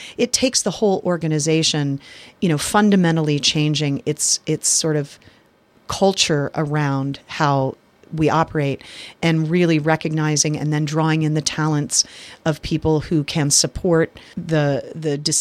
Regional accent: Pennsylvania, United States; now in Port Townsend, United States; I'm originally from Pennsylvania, central Pennsylvania, born and raised mostly in Pennsylvania. We moved around a lot.

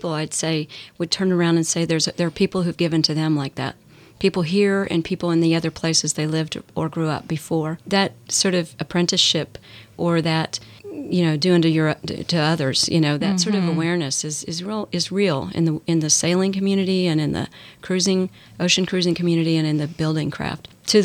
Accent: Oklahoma, United States; There are pictures of me that my mom has on the ranch where I grew up in Oklahoma

